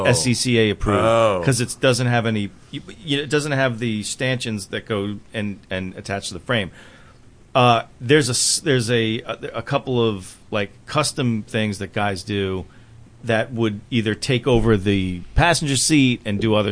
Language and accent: English; New York, United States; Because I'm from New York. I don't get the space of things.